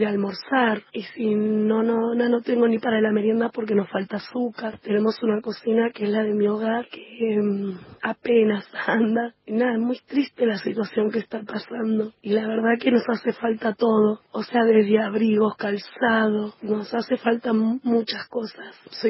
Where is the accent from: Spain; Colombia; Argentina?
Argentina; Merlo, Buenos Aires Province; Somos de Pontevedra, Merlo. El barrio se llama Las Torres. Mi calle es Selman 540, entre Plaza y Cenillosa.